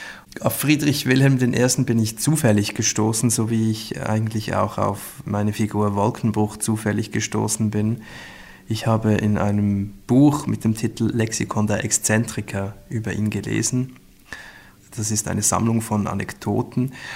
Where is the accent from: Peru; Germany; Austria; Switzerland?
Switzerland; was man als Schweizer bei seinen temporären Aufenthalten in Deutschland erlebt.